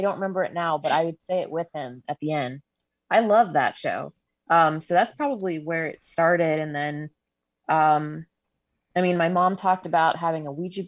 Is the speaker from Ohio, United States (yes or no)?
yes; Minerva, Ohio, United States; I grew up near Minerva. I didn't know about the Minerva Monster until I was older